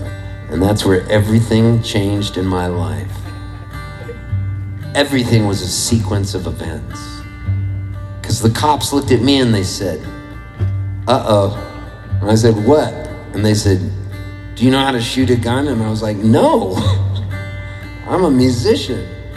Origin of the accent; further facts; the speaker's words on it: Canada; I'm Catholic. I'm Canadian, huh?